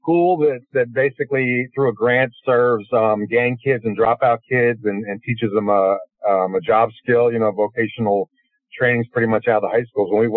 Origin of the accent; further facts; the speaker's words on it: Philadelphia, Pennsylvania, United States; I mean, I came from Philadelphia, went to Pittsburgh, so we're used to, you know, old school working people.